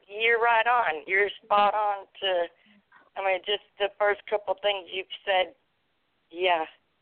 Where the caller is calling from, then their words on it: Georgia, United States; I'm calling from Georgia.